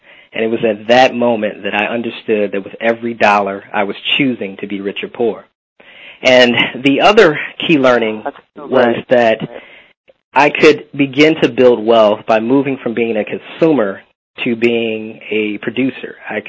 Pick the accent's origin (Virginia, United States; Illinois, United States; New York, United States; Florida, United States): Illinois, United States; Chicago; I'm originally from Chicago, so that was my dream.